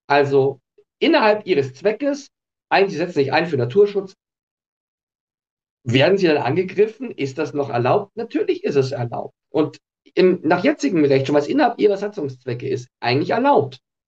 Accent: Dachau, Bavaria, Germany; ich komme aus Dachau, Fürstenfeldbruck, westlich von München

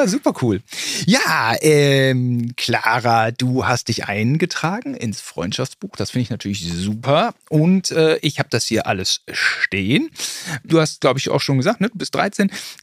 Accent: Berlin, Germany; ich komme aus Berlin, da können tatsächlich viele Russisch.

